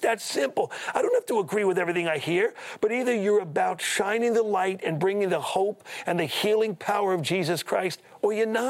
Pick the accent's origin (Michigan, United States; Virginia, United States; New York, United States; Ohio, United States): New York, United States; Brooklyn; I'm from Brooklyn. I can't use words like this.